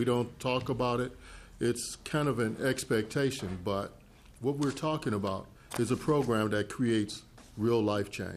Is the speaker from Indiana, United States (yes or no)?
no; Chicago, Illinois, United States; I come from Chicago. I grew up there in tougher neighborhoods. I grew up in the inner city slums. Really, grew up in the projects.